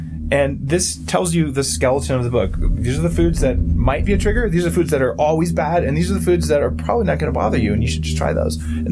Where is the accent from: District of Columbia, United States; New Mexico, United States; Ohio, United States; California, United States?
New Mexico, United States; I grew up in New Mexico, I love New Mexico green chili.